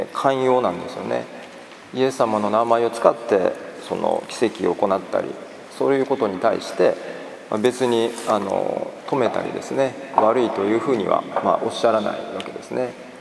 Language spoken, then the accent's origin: Japanese; Kobe, Hyogo, Japan; 実は私神戸出身ですから、神戸出身なんですね。で神戸はまあ伝統的に今も昔もヤクザの多いあの町でですね、